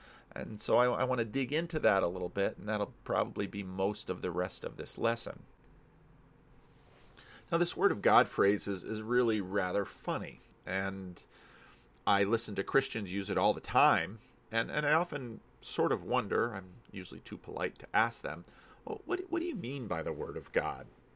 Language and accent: English; New Jersey, United States; When I was growing up in the East Coast of the United States, whenever there was a snowfall in New Jersey, we would all get out there and shovel each other's yards.